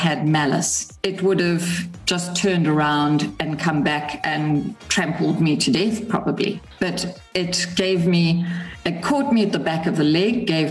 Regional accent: Durban, KwaZulu-Natal, South Africa; Born and bred in Durban.

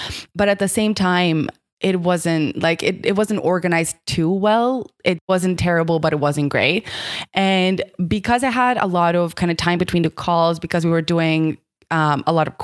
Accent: Croatia; English is a second language; moved away as an adult; now in Dublin, Ireland; we're originally from Croatia. We moved for what was supposed to be 6 months.

